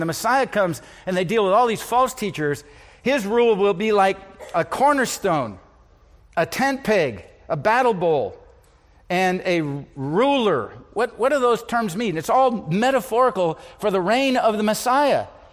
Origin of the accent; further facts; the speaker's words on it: Iowa, United States; but I'm from Iowa. Storm clouds are good. You love storm clouds. They bring rain.